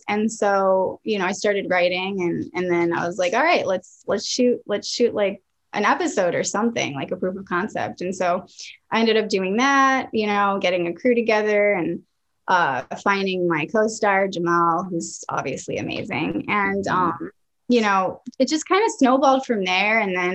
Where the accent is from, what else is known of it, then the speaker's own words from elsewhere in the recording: France; now in Los Angeles, United States; I'm actually originally from France.